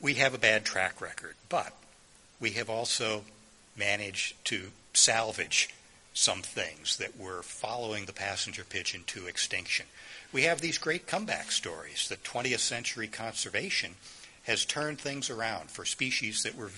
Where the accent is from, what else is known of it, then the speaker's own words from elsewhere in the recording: Ohio, United States; When I was growing up in Ohio, the blue pike, which was a native fish in Lake Erie, it was the premier commercial fishery.